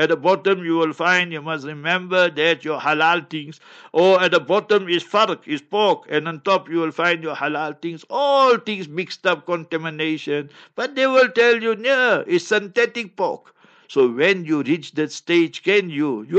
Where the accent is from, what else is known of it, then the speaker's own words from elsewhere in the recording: Heidelberg, Gauteng, South Africa; This week, Friday, inshallah, I will be in Heidelberg, my hometown, for Jummah in the Jummah Masjid, the second oldest masjid in the history of Transvaal, and our town masjid there.